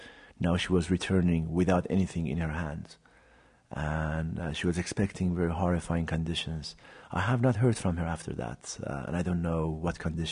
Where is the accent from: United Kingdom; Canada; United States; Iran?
Iran; I'm from Iran.